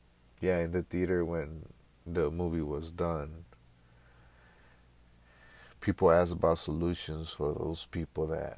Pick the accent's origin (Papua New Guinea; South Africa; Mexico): Mexico; I grew up in Mexico, so walking back in the neighborhood that you walk when you were a little kid is just an emotional moment.